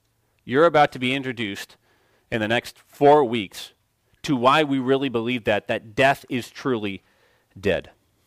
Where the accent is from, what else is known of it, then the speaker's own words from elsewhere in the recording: California, United States; I'm technically from California.